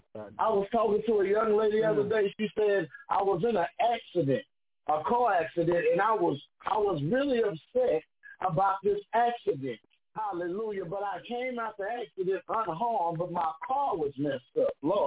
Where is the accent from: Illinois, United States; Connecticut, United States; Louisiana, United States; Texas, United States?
Texas, United States; Houston; I'm from Houston. We got hit with a bunch of hurricanes, but then FEMA came and started writing checks.